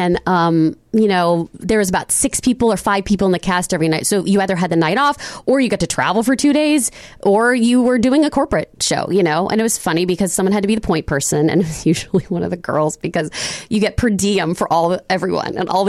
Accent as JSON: {"language": "English", "town": "Irvine", "region": "California", "country": "United States", "tie": "born or raised there", "said": "In Irvine, California."}